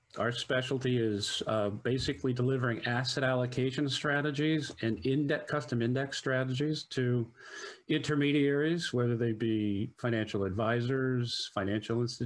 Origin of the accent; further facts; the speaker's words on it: Reno, Nevada, United States; born there; I was born in Reno, Lake Tahoe, Nevada.